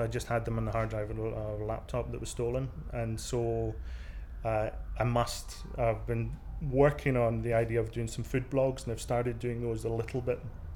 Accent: Scotland, United Kingdom; being a Scot

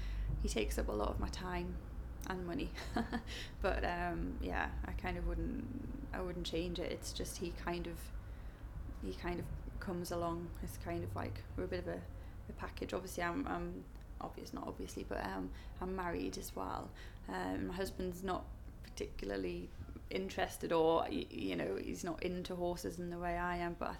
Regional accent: Newcastle, North East England, United Kingdom; basically I was born in Newcastle and lived in various places in the northeast. But I'm back in Newcastle at the moment.

